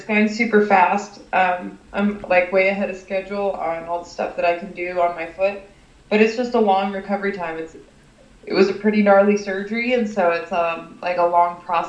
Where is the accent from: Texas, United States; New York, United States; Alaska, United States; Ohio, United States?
Alaska, United States; Anchorage; now in Phoenix, United States; I grew up in Anchorage, Alaska, and so if the UFC ever went there, that would be really a special treat. Like here in Phoenix, you know, I've lived here in Phoenix for about 5 years now